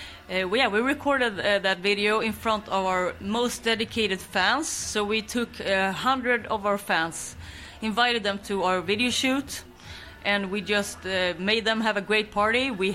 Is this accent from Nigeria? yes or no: no; Skåne, Sweden; English is a second language; I'm going on a small vacation to my hometown in Skåne to visit my mother.